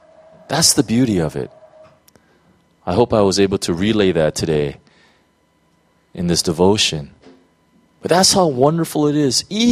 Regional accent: United States; you know, I'm American. We have something called freedom of speech, right?

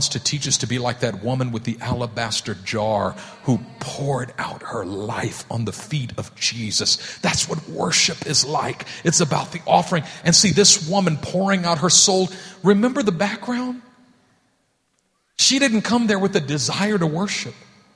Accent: Oakland, California, United States; he was leading worship at an event in my hometown in Oakland, California.

